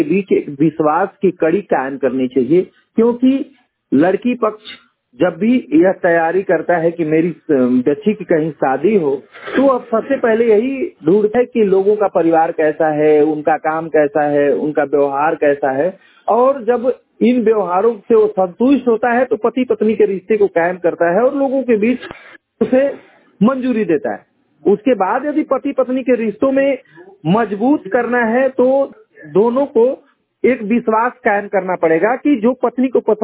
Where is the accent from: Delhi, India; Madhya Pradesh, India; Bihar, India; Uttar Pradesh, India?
Uttar Pradesh, India; Hardaspur Khurd; मैं गाजीपुर जनपद के हरदासपुर खुर्द का रहने वाला हूँ। मेरी उम्र लगभग 35 वर्ष है।